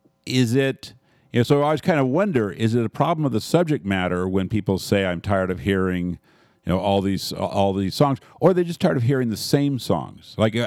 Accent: Houston, Texas, United States; certainly growing up in Houston didn't grow up with knowing what chestnuts were.

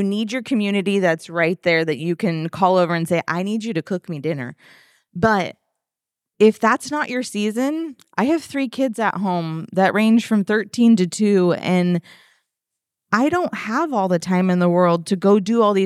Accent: San Diego, California, United States; You guys, I'm not from Florida. I'm from San Diego.

